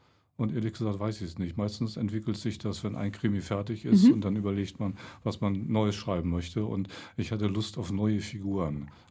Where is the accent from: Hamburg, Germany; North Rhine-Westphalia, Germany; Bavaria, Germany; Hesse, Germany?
Hamburg, Germany; born there; Ich habe als Hamburger, ich bin da geboren, eine doppelte Sicht auf Köln.